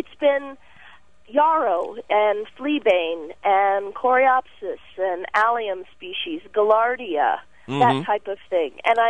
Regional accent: South Dakota, United States; now in Oklahoma, United States; I grew up in South Dakota on the prairie in South Dakota, and of course there's lots of prairie flowers there and here in Oklahoma

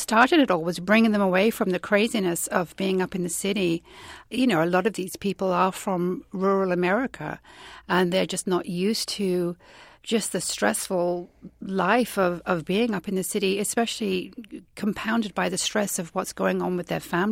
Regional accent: England, United Kingdom; And I'm English.

